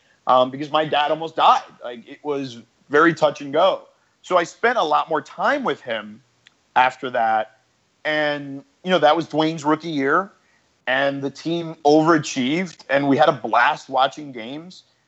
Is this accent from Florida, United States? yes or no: yes; Miami, Florida, United States; also born or lived in New York; I grew up in Florida. There was no Marlins at the time, so we used to get the Yankees, Mets, and Braves games in Miami at that time.